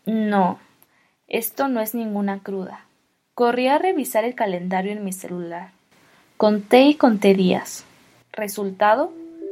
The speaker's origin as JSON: {"language": "Spanish", "region": "Morelos", "country": "Mexico", "said": "Me regresé a Morelos, de donde soy"}